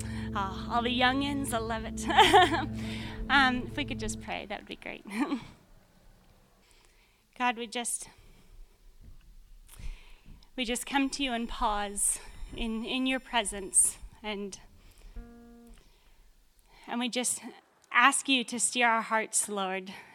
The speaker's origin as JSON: {"language": "English", "region": "Arizona", "country": "United States", "moved": "as an adult", "lives_now": "New Zealand", "said": "So I am from Arizona originally, but I've been in New Zealand for about 8 years now."}